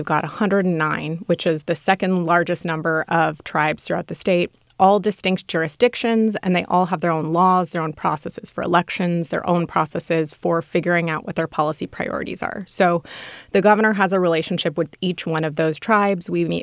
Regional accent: Los Angeles, California, United States; growing up in California, I grew up in the Los Angeles area. We didn't really learn about California tribes growing up.

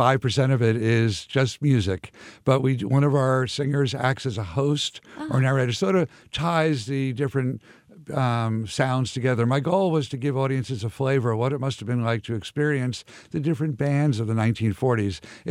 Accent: New York, United States; I grew up in the New York area. I lived in Long Island, and I started playing piano. I was 8 years old.

